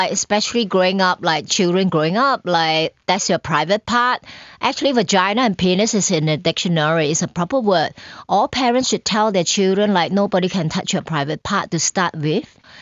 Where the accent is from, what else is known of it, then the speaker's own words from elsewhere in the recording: Malaysia; Growing up in Malaysia, so we just squat and have pee on the... We have a wet kitchen in Malaysia.